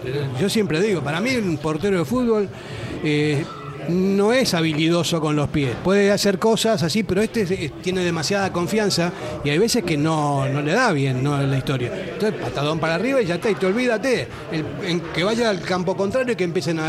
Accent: Uruguay; Sí, soy uruguayo.

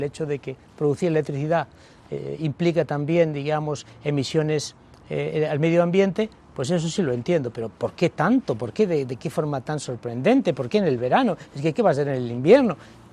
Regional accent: Ecuador; now in Bilbao, Spain; cuando vine de Ecuador el año 2017, dije, es que no tiene sentido en Bilbao tener moto

